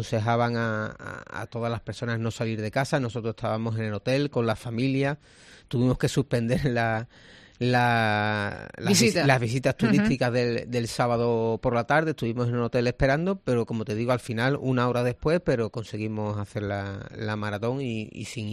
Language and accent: Spanish; Huelva, Andalusia, Spain; somos dos corredores de Huelva